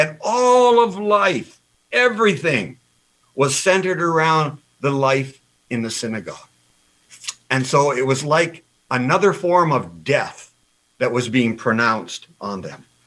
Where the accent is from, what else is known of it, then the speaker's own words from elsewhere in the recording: Canada; So I, as a North American, as a Canadian, when I read about other things happening around the world